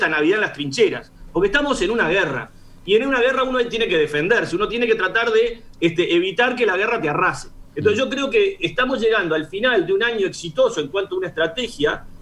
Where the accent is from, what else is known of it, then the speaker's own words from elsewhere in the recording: Uruguay; Y ese es el límite que creo que los uruguayos deberíamos tener la honestidad intelectual de conversarlo.